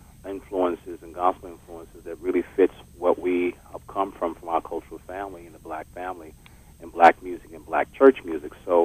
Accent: Queens, New York, United States; I'm born and raised in Queens, New York, to … both tenor and soprano

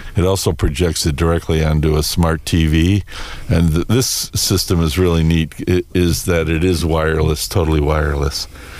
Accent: Park Ridge, Illinois, United States; we're going to be back in my hometown, Maine Township. And the Maine Township office is on Ballard Road. The address is Park Ridge, Illinois. I went to Maine West High School.

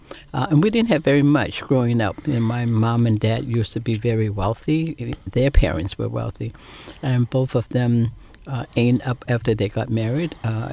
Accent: Hong Kong; born there; My mother is really a social worker of her kind in the 1940s when I was born or before that in Hong Kong.

